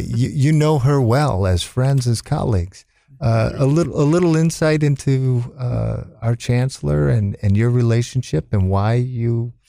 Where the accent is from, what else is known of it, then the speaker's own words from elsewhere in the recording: Illinois, United States; born there; I was born on Great Lakes Naval Base.